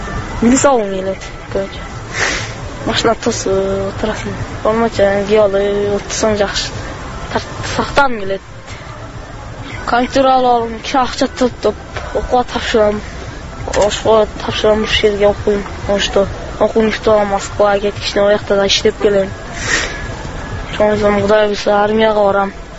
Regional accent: Butalyk, Osh Region, Kyrgyzstan; Алайдан келдим Буталык айылынан.

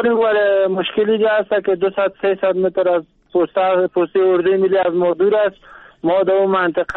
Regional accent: Kunduz, Afghanistan; بله از قندوز هستم، از منطقه آلچین هستم.

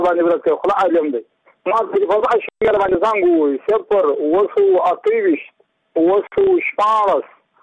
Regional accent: Muqur, Badghis, Afghanistan; زه په خپل د بادغیس ولایت یم د مقر د ولسوالۍ یم

